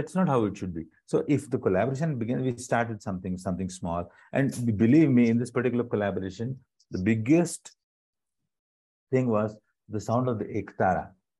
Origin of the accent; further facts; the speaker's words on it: Varanasi, Uttar Pradesh, India; I come from Benares, you know, like, when I go to any temple and I tell that priest that I'm from Benares, that the priest does namaskar to me first